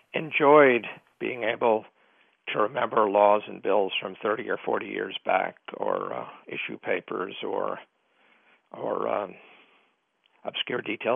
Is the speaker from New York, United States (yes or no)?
no; Connecticut, United States; I grew up in Connecticut. My father had season tickets.